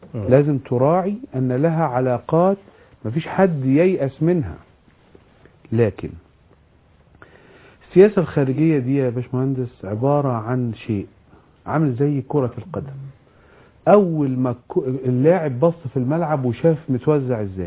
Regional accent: Egypt; بتكلم كمصري

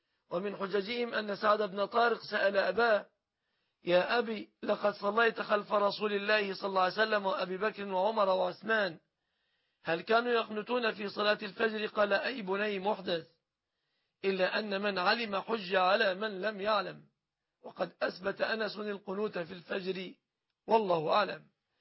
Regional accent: Egypt; في بلادنا مصر

